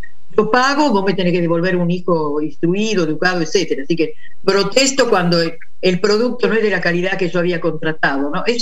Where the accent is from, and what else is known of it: Italy